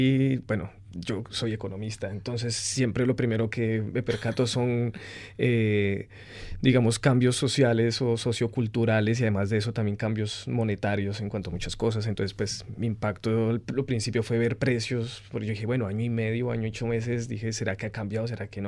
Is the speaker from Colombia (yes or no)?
yes; Colombia; moved away; siempre he querido mi tierra, me ha gustado mucho mi tierra, pero acá la extraño más, la añoro más.